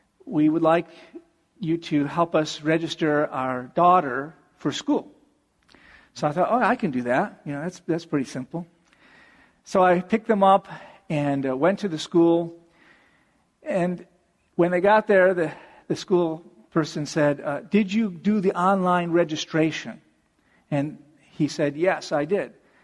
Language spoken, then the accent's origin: English; Buffalo, New York, United States; I came from Buffalo, New York, you know, so I look forward to snow.